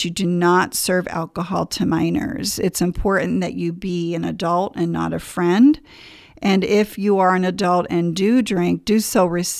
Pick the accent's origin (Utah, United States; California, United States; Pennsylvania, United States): Pennsylvania, United States; St. Marys; So I come from St. Mary's, Pennsylvania